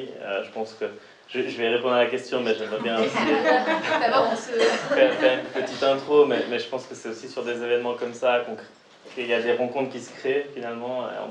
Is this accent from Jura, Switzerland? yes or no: no; Geneva, Switzerland; vraiment on a grandi à Genève